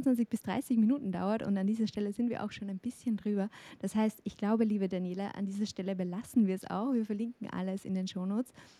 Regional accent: Upper Austria, Austria; bei uns in Oberösterreich im Imviertel

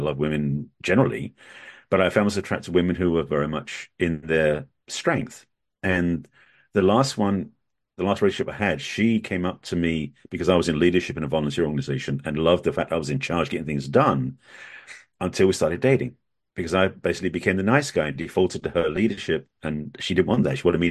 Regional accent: England, United Kingdom; now in Los Angeles, United States; I'm originally from England. I lived in LA, California for most of my adult life now.

